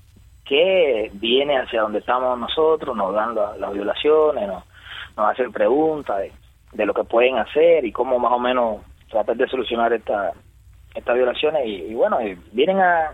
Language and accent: Spanish; Cuba; como cubano